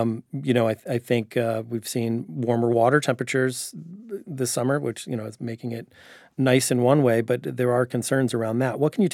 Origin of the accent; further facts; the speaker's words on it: Midwest, United States; I'm from the Midwest. I'm used to mosquitoes, but not so much here.